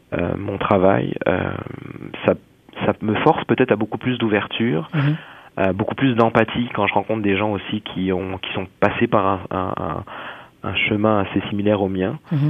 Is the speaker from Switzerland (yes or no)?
no; France; now in Montréal, Canada; un peu l'image qu'on a quand on est français, les grands espaces, cette espèce de sentiment d'évasion